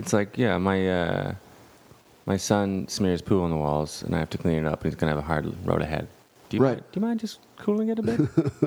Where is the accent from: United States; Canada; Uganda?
Canada; We're from Canada